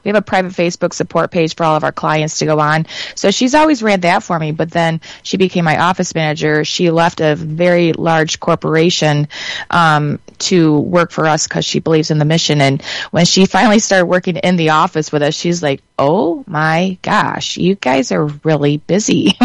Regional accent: Battle Creek, Michigan, United States; So I'm now located in about a 1600 square foot office right off the main street of my hometown that I've grown up here in Battle Creek, right off the highway.

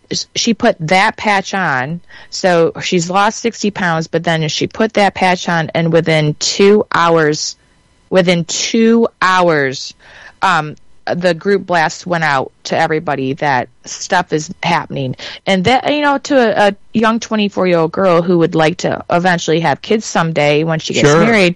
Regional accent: Battle Creek, Michigan, United States; So I'm now located in about a 1600 square foot office right off the main street of my hometown that I've grown up here in Battle Creek, right off the highway.

